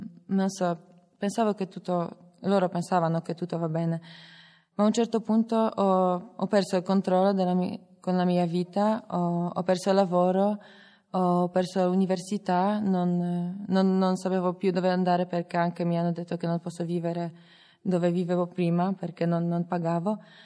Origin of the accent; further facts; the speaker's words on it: Poland; now in Italy; sono venuta in comunità più di un anno fa, vengo dalla Polonia.